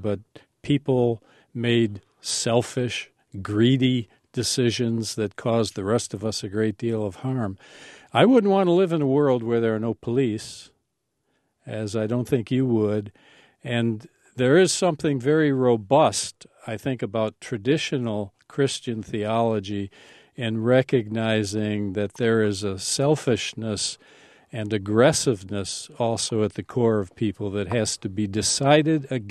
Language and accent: English; Rochester, New York, United States; I grew up in Rochester, New York. I was an inner city kid